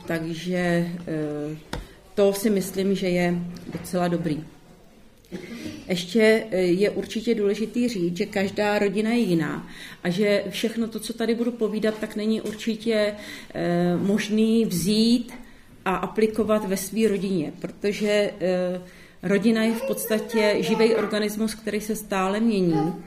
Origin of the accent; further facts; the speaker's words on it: Prague, Czechia; oba dva jsme Pražáci a vlastně manžel je z Libeňské farnosti a já z Davidský, nebo v podstatě od svatého Matěje, takže z Prahy 6.